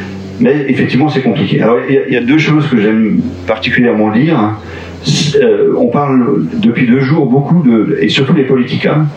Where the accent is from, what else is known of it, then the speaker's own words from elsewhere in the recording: France; Je connais, je suis français.